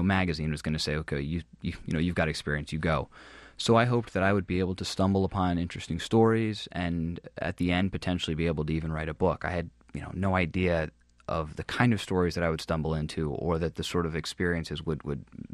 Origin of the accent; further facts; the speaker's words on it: United States; no, I'm an American. I'm an American.